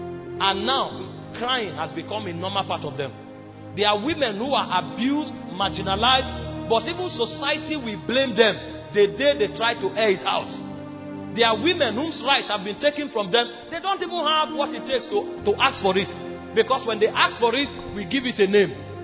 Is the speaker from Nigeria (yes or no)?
yes; Otukpa, Benue, Nigeria; In my village where I come from Otukpa in Benue State.